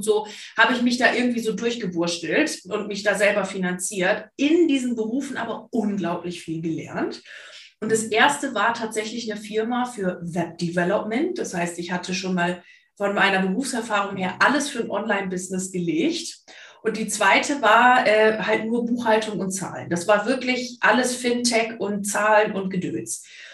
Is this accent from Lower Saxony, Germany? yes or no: yes; Lower Saxony, Germany; Ich bin aus Fräs. Ich komme von Friesland, von der Nordseeküste. Aber muss tatsächlich sagen, meine Heimat habe ich eher hier im Süden gefunden.